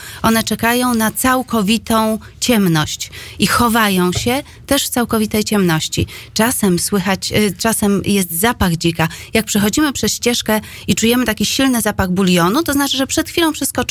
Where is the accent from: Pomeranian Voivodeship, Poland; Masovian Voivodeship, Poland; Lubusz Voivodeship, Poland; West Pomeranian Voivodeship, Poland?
Masovian Voivodeship, Poland; Warsaw; ja się wyprowadziłam z centrum Warszawy i wychowałam się w Warszawie